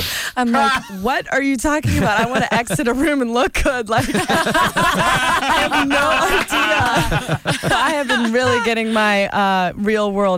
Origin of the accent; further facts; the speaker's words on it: Florida, United States; No, I'm from Florida.